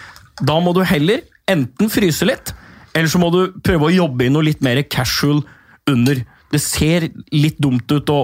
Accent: Østfold, Norway; Jeg er fra Østfold

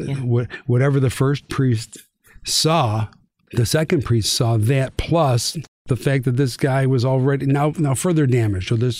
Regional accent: Niagara Falls, New York, United States; As a kid, I grew up in Niagara Falls, mm-hmm. New York.

